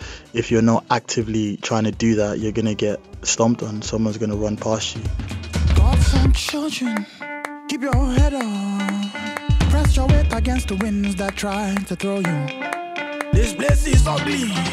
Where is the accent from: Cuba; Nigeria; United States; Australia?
Nigeria; As a black person, as a black man, as a Nigerian